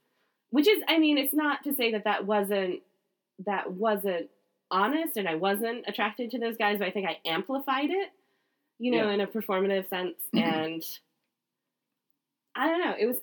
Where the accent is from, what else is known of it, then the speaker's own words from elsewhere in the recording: Midwest, United States; And I think it's hard, again, growing up in the Midwest, that's the narrative that parents want, is that sort of thing.